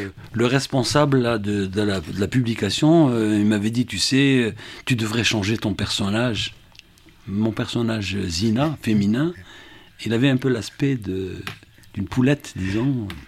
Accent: Oran Province, Algeria; je venais de la région d'Oran, où les femmes sont voilées, c'est presque du niqab, puisqu'il n'y avait qu'un seul œil qui apparaissait.

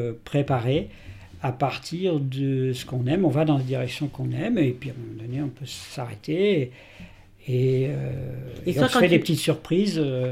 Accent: Brittany, France; puisqu'on est breton

